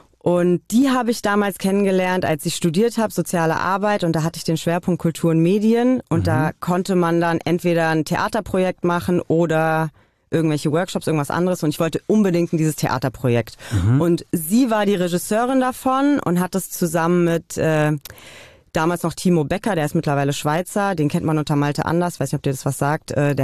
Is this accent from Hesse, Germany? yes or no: yes; Niedererlenbach, Hesse, Germany; ich komme so aus Niedererlenbach